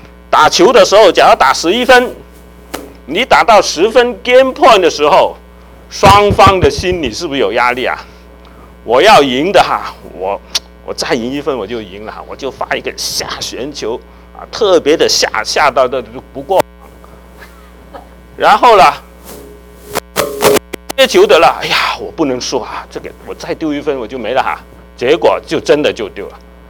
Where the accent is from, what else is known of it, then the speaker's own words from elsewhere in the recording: China; 我们中国人也是啊哈，作为一个群体，任何一个民族，他都有他的威风的历史